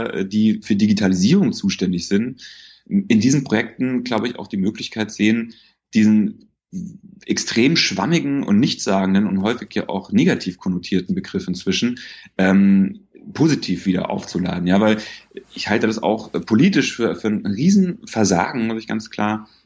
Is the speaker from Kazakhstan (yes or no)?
no; Bavaria, Germany; in Bayern, wo ich herkomme